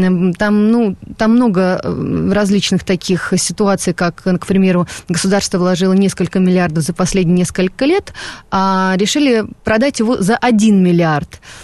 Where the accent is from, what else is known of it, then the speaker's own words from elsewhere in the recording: Moscow, Russia; Да, я сама москвичка, да.